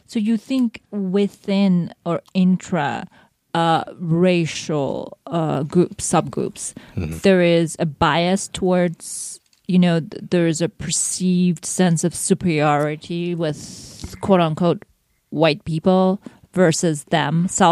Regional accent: United States; right. I'm American.

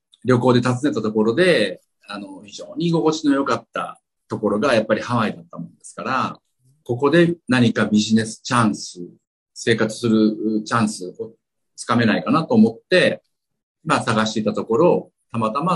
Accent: Tokyo, Japan; 自分も東京で生まれて、その、すごく狭いエリアの中で生活をずっとしてきましたので、

